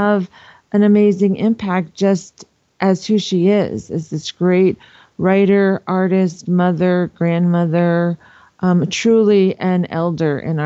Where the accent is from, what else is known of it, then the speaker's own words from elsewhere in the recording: United States; You know, for my tribe, I'm from the Navajo Nation out in the Four Corners.